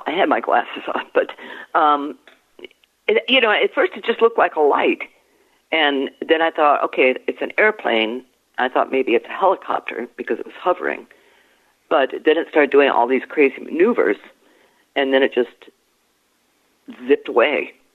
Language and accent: English; Venezuela; now in United States; I grew up in Venezuela, and there were some haunted places in Caracas.